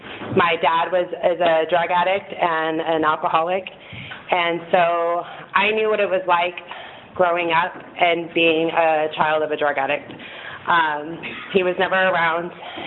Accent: Santa Maria, California, United States; I grew up here in Santa Maria. We moved here when I was in kindergarten.

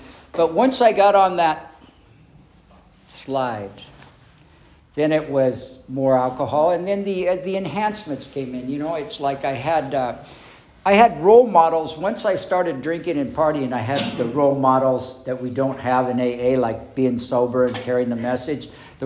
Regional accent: Sacramento, California, United States; But while I was growing up, it was kind of a little bizarre. We're growing up in Sacramento.

